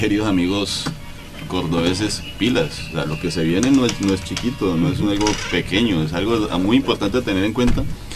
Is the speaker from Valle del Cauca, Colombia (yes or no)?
yes; Cali, Valle del Cauca, Colombia; y es el caso de mi ciudad de origen, Cali.